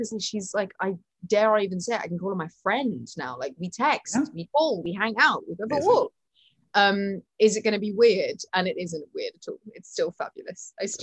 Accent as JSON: {"language": "English", "country": "United Kingdom", "said": "I am very British in my don't handle praise very well."}